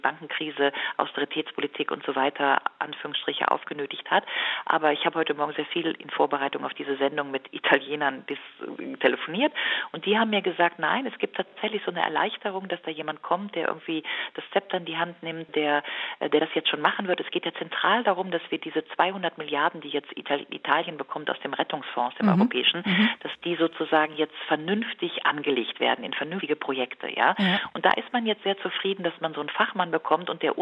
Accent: North Rhine-Westphalia, Germany; Ich komme tatsächlich aus dem Rheinland. Ich bin so sozialisiert worden.

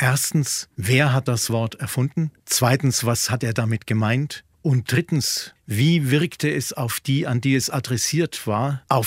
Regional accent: West Germany, Germany; möchte jetzt aber als Wessi nicht zwischen denjenigen Gruppierungen der DDR, die für das Wort sind, und denjenigen, die dagegen sind, mich entscheiden.

